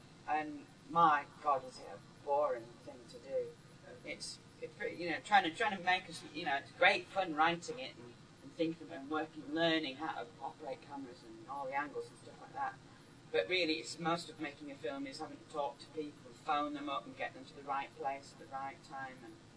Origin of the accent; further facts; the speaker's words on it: Keighley, Yorkshire and the Humber, United Kingdom; now in London, United Kingdom; I grew up in Keith in West Yorkshire, you know.